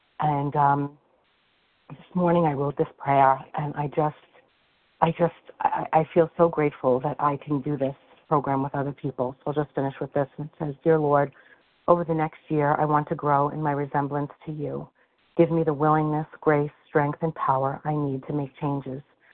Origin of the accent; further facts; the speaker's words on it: New York, United States; I'm from Long Island